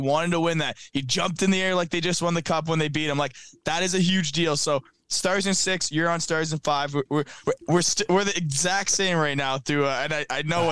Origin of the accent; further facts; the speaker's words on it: Canada; I'm Canadian, you're Canadian.